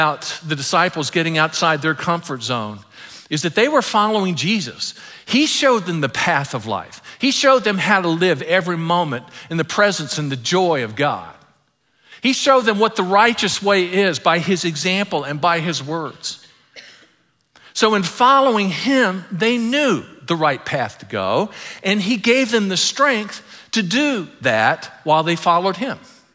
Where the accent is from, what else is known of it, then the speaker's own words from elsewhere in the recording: Ireland; I'm partial to both of them because they're Celtic and I'm Irish. And that means I'm Celtic too.